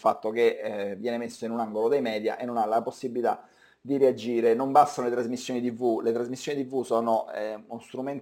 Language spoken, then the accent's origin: Italian; Rome, Lazio, Italy; sono romano, ho la mia identità e ho anche il mio accento